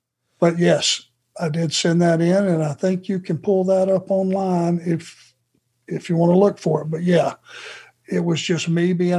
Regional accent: the South, United States; accent: Southern; I just knew a guy with my heavy Southern accent. I don't have it anymore, do I?

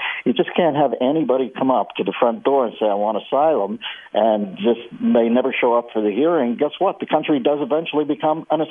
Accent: Pittsburgh, Pennsylvania, United States; But you got to remember, I come from Pittsburgh, where the Parrot was selling blow.

